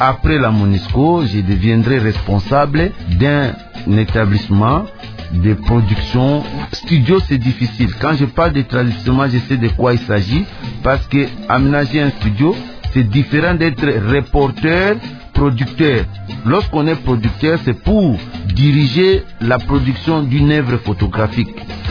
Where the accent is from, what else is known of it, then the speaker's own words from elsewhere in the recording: DR Congo; je suis congolais